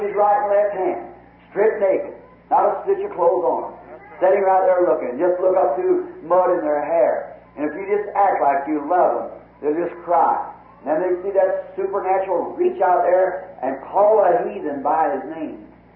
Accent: United States; I'm an American too, and it's the loveliest land in the country. Although it's backslidden state, this is my home.

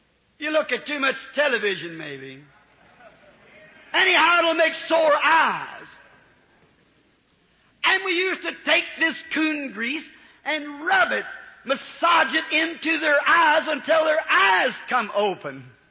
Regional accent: Kentucky, United States; You know, I'm a Southerner. And down in the country where we live, way back in the mountain country of Kentucky, the children used to get sore eyes.

